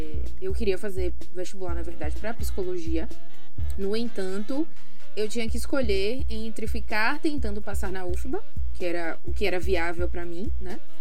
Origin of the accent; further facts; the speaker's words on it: Salvador, Bahia, Brazil; moro em Salvador, sou de Salvador, tenho... Precisa dizer a idade não, né? Mas eu vou dizer, 31 anos, sou professora.